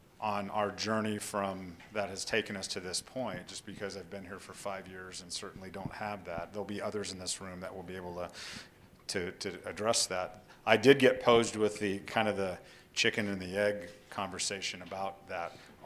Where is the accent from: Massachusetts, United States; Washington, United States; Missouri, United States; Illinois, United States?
Washington, United States; Richland; You know, I came from Richland, Washington. It's a much more conservative area.